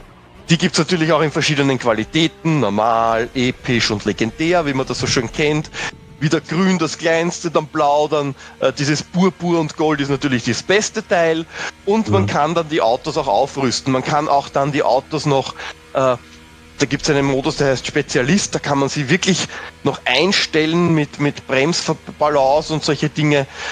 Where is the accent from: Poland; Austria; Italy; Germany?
Austria; als Österreicher